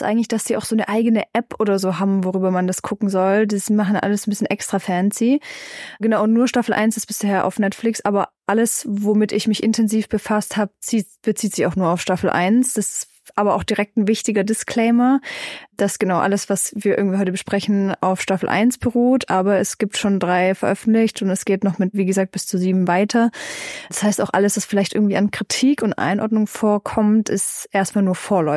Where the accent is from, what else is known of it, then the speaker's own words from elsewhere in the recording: Stuttgart, Baden-Württemberg, Germany; Ich bin so Stuggi und so, aber auch so meine Heimat